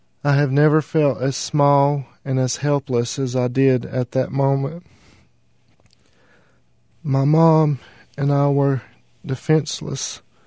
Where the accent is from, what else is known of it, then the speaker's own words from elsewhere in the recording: United States; my childhood growing up in Wilkes County watching Cornelia Jane Pruitt being abused.